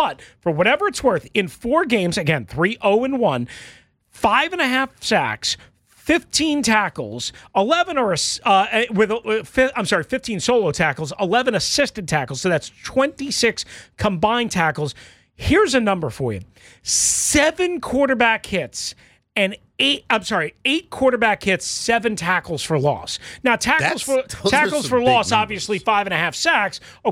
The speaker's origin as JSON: {"language": "English", "region": "New York", "country": "United States", "tie": "born or raised there", "said": "I grew up on Long Island watching the Giants and the Redskins go at it"}